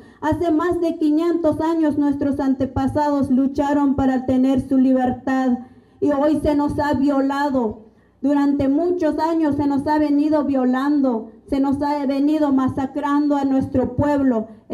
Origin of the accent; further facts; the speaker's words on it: Acteal, Chiapas, Mexico; Ejemplo están los mártires de Acteal, que de donde soy, soy reviviente de la masacre de Acteal.